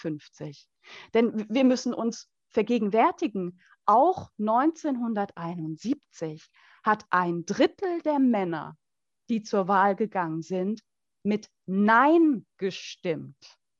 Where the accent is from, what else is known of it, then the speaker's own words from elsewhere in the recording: Eastern Switzerland, Switzerland; Ich komme aus der Ostschweiz, 20 Kilometer von Appenzell entfernt.